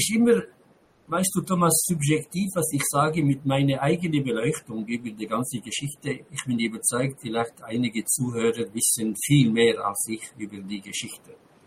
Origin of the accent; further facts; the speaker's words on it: Lebanon; ich rede immer von meiner Heimat, der Fokus ist Libanon.